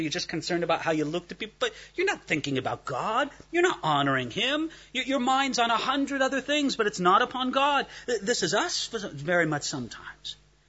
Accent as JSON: {"language": "English", "region": "California", "country": "United States", "said": "And good heavens, I come from Southern California, you know."}